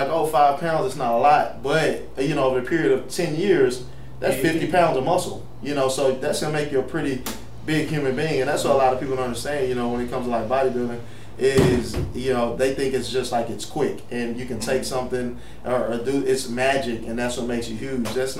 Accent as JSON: {"language": "English", "town": "Houston", "region": "Texas", "country": "United States", "tie": "born or raised there", "said": "All right. So, I grew up here in Houston, Texas. I'm a professional bodybuilder."}